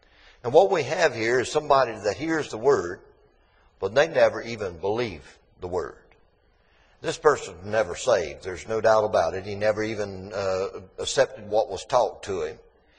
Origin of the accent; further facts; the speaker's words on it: North Carolina, United States; At home in Sampson County, and I grew up in Sampson County, so we didn't have a lot of rock.